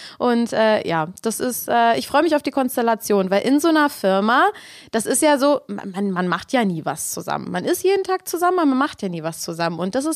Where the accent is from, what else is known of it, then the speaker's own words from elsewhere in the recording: Berlin, Germany; Ich identifiziere mich, solange ich denken kann, immer eher als Berlinerin.